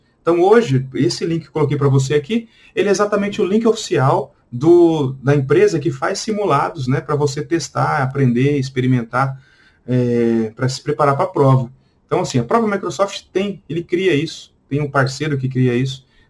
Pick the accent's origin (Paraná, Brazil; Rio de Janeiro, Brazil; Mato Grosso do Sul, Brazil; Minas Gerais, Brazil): Mato Grosso do Sul, Brazil; O pessoal do interior, né? Eu sou do Mato Grosso do Sul lá